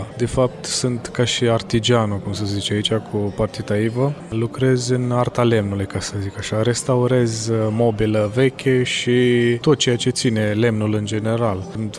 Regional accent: Romania; căutăm să aducem o parte din România și aici și să ne bucurăm de România noastră chiar și pe pământ străin.

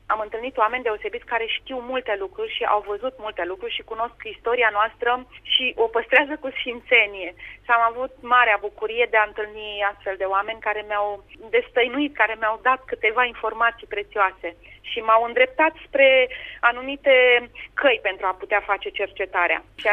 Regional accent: Romania; Da, sunt româncă.

